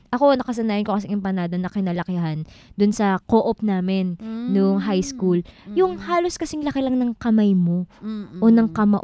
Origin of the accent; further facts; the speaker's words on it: Malolos, Central Luzon, Philippines; Lalagyan natin siya ng sarili nating twist bilang mga taga Malolos.